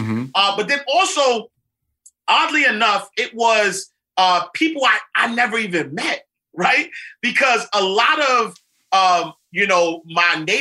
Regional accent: New York City, New York, United States; I grew up in St. Nicholas Projects in Harlem. And so, you know, black guy from Harlem who doesn't have the education that was necessary.

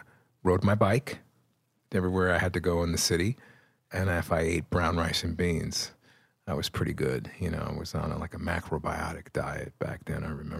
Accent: New York City, New York, United States; because I grew up in the New York theater. That was, in a way, my stomping ground. It was, I lived on 10th Avenue

